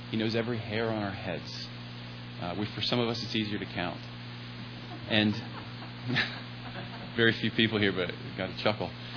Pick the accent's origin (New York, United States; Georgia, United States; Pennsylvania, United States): Pennsylvania, United States; Waynesboro; Growing up in my hometown, I would hear about this every once in a while, and the reason was that at that time in Waynesboro, Pennsylvania, there was not a hospital